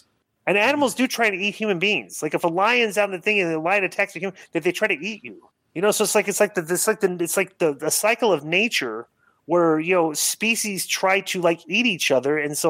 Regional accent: United States; I'm from the States. I grew up in American wrestling.

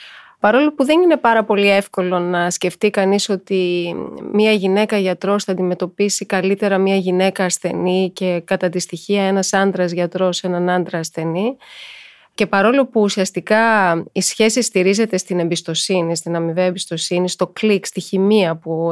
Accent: Crete, Greece; Εγώ είμαι και από την Κρήτη, όπως ξέρετε, μια μητριαρχική κοινωνία.

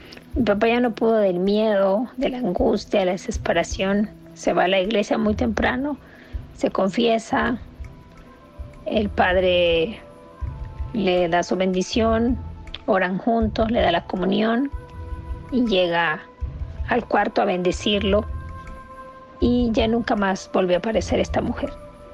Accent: Nicaragua; Somos de Nicaragua y esa es la costumbre de allá, porque es un país que por lo general es caluroso

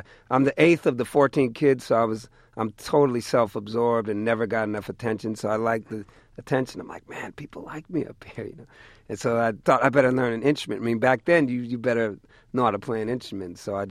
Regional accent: New England, United States; born there; Yeah, I was born in New England.

